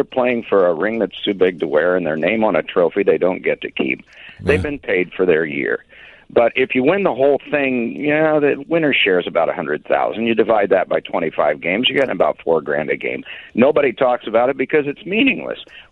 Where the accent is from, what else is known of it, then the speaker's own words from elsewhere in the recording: Indiana, United States; born there; I was born in Indiana.